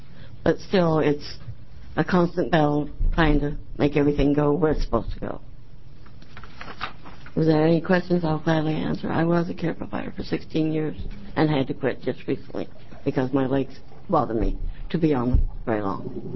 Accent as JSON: {"language": "English", "town": "Portland", "region": "Oregon", "country": "United States", "said": "I'm from Portland, Oregon."}